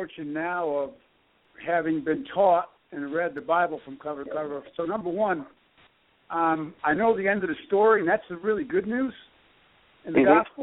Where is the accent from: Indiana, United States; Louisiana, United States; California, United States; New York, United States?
New York, United States; Buffalo; I grew up in Buffalo, New York. I love Buffalo and where I'm from. I'm very proud of where I'm from.